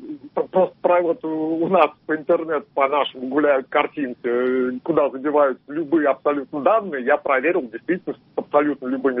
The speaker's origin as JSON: {"language": "Russian", "town": "Nizhny Novgorod", "region": "Nizhny Novgorod Oblast", "country": "Russia", "said": "я из Нижнего Новгорода."}